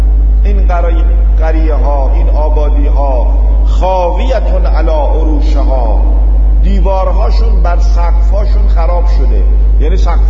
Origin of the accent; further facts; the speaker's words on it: Qom, Iran; انشالله ما تو این شهری اهل قمیم انشالله